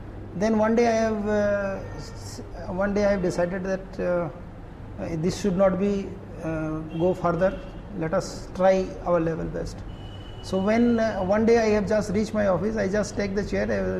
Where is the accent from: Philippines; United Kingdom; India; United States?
India; Assam; I was born and brought up in Assam only. And I joined the Assam Civil Service in 1983.